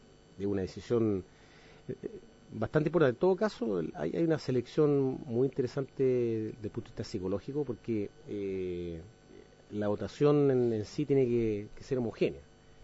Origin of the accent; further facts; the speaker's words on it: Chile; tengamos una base como chilenos